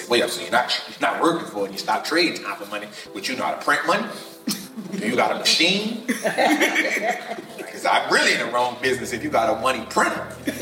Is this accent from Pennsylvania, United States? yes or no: no; New Orleans, Louisiana, United States; So, for me, I come from a place, born and raised in New Orleans. I saw my moms get shot when I was 9.